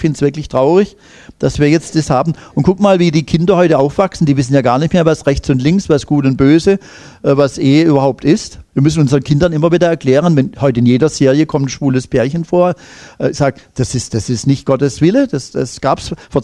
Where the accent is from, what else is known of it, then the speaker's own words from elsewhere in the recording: Baden-Württemberg, Germany; Inzwischen haben wir in Baden-Württemberg, wo ich herkomme, die grün-schwarze Regierung.